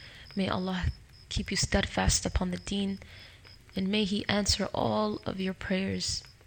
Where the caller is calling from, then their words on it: Toronto, Ontario, Canada; I'm listening in from Toronto, Canada.